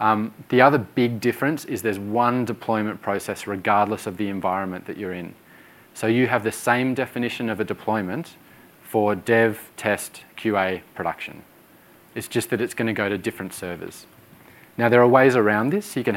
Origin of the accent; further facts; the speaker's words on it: Brisbane, Queensland, Australia; it's born and bred in Brisbane, where I'm from